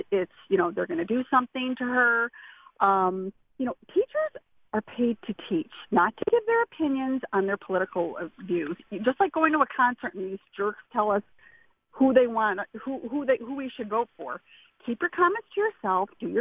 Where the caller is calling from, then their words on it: Lancaster, New York, United States; I am from Lancaster